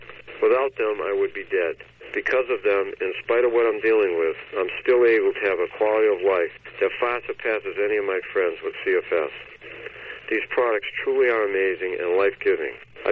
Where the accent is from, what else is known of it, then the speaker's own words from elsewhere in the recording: Plymouth, Massachusetts, United States; I'm from Plymouth, Massachusetts. I'm 48 years old.